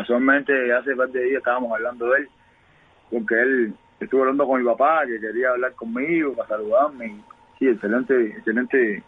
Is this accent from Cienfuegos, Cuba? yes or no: yes; Cienfuegos, Cuba; No es porque sea mi tierra, pero he dicho por todo el mundo, Cienfuegos.